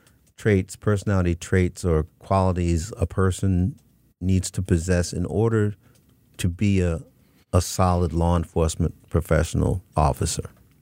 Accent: Takoma Park, Maryland, United States; in Tacoma Park, Maryland, my hometown

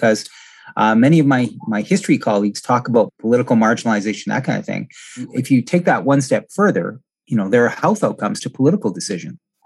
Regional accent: Ontario, Canada; I grew up in Northern Ontario, and we spent a lot of time, as we call it, in the bush, canoeing.

